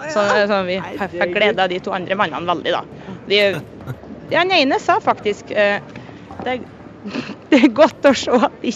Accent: Susendalen, Nordland, Norway; Det er i Nordland.

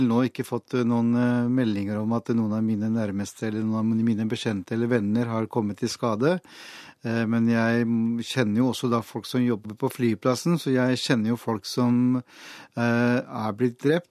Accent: Karachi, Sindh, Pakistan; also born or lived in Oslo; now in Norway; Jeg har vokst opp delvis I Karachi og da delvis I Oslo, så jeg føler jo liksom at Karachi på mange måter min by.

